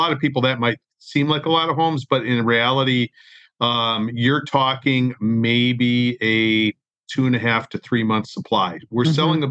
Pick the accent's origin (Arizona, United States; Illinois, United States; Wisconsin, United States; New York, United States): Arizona, United States; Scottsdale; I am from the beautiful town of Scottsdale, Arizona.